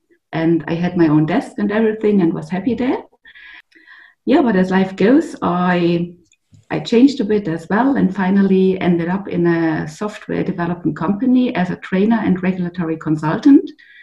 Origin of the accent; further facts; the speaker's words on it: Stuttgart, Baden-Württemberg, Germany; English is a second language; Yeah, I come originally from Stuttgart